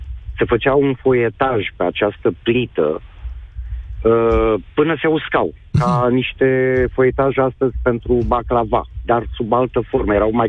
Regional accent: Moldavia, Romania; eu sunt din Moldova, o combinație de Iași, Roman și Bacău. La noi acasă în familie, de când mă știu, am 52 de ani

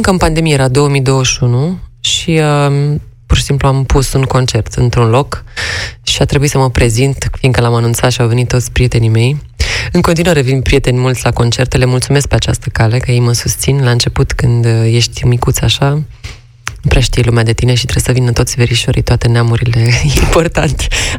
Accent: Curtea de Argeș, Argeș, Romania; now in Bucharest, Romania; Eu sunt din Curtea de Argeș.

